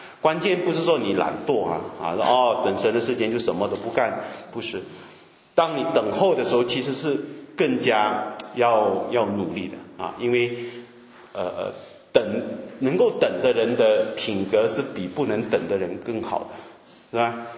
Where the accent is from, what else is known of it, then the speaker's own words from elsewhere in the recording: Malaysia; 我们是马来西亚人